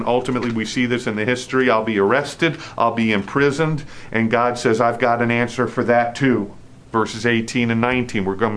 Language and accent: English; Queens, New York, United States; and my wife was from Long Island, and I was from Queens, Long Island